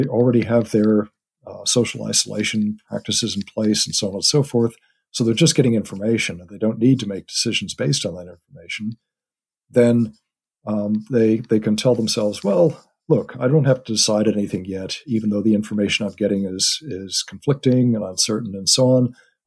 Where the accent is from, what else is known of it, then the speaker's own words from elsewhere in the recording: United States; My family is, as you can tell from my accent, over in the U.S.